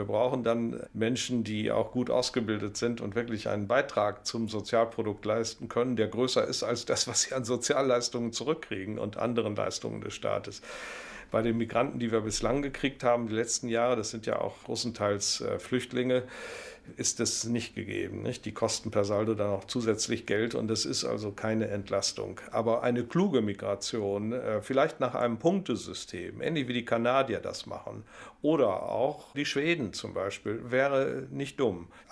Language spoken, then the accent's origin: German; North Rhine-Westphalia, Germany; now in Bavaria, Germany; Und andererseits bleibe ich natürlich Westfale. Das ist meine Heimat.